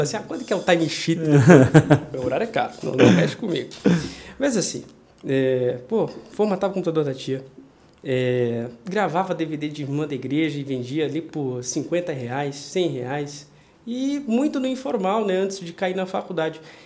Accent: São Caetano do Sul, São Paulo, Brazil; born there; E aí eu nasci aqui em São Paulo, deu esse negócio aqui.

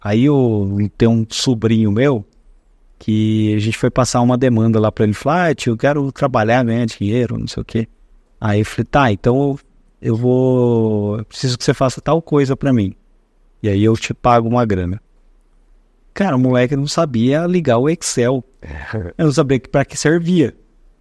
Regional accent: Indaiatuba, São Paulo, Brazil; Eu sou daqui de Indaiatuba, né?

